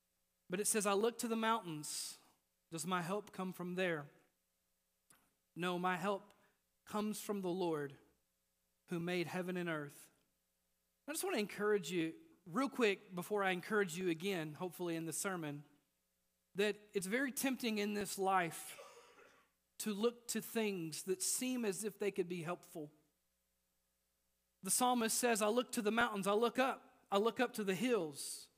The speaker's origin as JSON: {"language": "English", "region": "Mississippi", "country": "United States", "said": "I'm from Mississippi, and I'm doing the best I can with French names."}